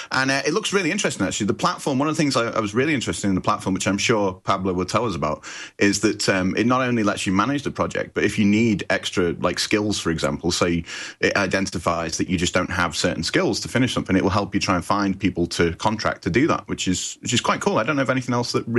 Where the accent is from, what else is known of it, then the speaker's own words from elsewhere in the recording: Liverpool, North West England, United Kingdom; accent: Liverpool; I'm in Liverpool in the UK, in case you can't tell from my accent, which is in the northwest of England.